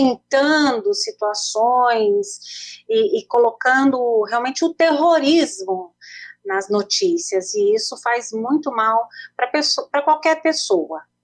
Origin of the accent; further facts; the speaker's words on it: Santo André, São Paulo, Brazil; moved away as an adult; also born or lived in Florianópolis / Curitiba / Anápolis / Acre; now in Manaus, Brazil; mas eu cresci em Santo André, São Paulo, no ABC Paulista. Olha. Então eu cresci, a maior parte da minha infância e juventude foi em Santo André.